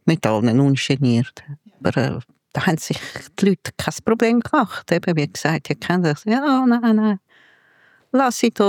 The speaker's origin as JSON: {"language": "German", "country": "Spain", "said": "weil bei uns in Spanien unten hat jeder Zweite oder jeder demenzkranke Verwandte oder Mutter. Und bei uns wird das zuhause betreut."}